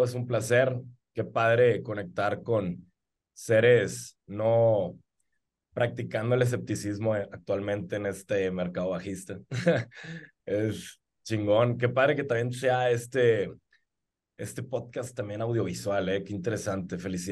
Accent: Guadalajara, Jalisco, Mexico; also born or lived in Monterrey; por ser un regio adoptado. O sea, yo fui criado en Guadalajara, Jalisco. Y a los 2 años de edad viví en Monterrey, Nuevo León

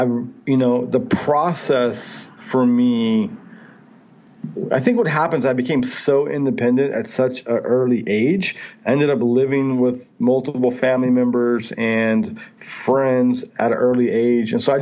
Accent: Stockton, California, United States; I didn't know growing up in Stockton, California, a really significant violent town with a violent family.

